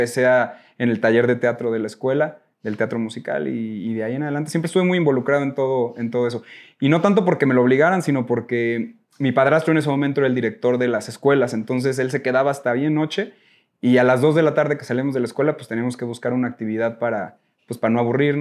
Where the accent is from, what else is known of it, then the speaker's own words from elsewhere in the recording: Mexico City, Mexico; also born or lived in Puebla; nací en Ciudad de México. Y he vivido en muchos lados. Siempre me preguntan, ¿de dónde eres? Y pues nací en Ciudad de México, pero digo, soy de México, de todo, pues del país. Porque viví en Puebla, hice la primaria en Puebla.